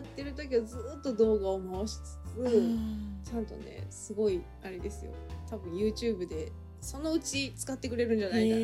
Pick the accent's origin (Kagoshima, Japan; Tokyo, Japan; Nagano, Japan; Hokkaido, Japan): Kagoshima, Japan; そうなんですよ、すごい九州男児なんですよ、実は。